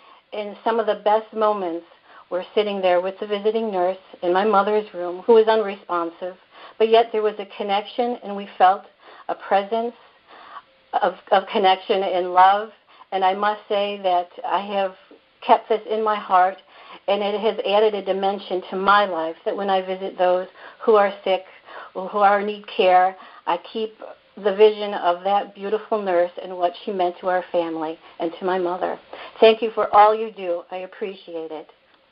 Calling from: Illinois, United States; I'm calling from Illinois

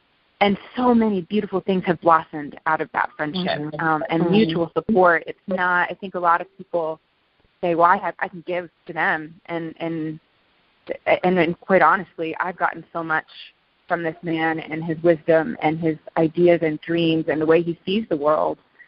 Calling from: Denver, Colorado, United States; I'm calling in from Denver, Colorado.

